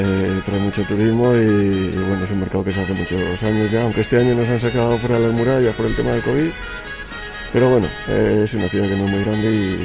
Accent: Puerto de Mazarrón, Region of Murcia, Spain; pues yo vengo desde Murcia, un pueblecito que se llama Puerto de Mazarrón

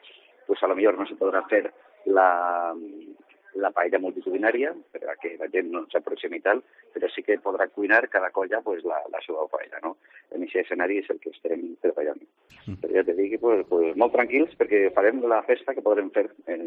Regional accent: Castelló, Valencian Community, Spain; som gent de Castelló i coneguda, coneguda en Castelló

